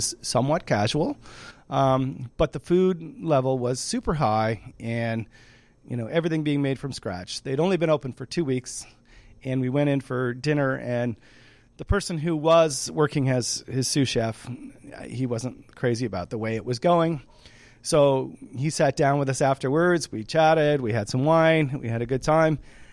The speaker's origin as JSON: {"language": "English", "town": "Detroit", "region": "Michigan", "country": "United States", "tie": "born or raised there", "said": "I grew up in Michigan. I was born in Detroit, and my family wasn't a particularly culinary family."}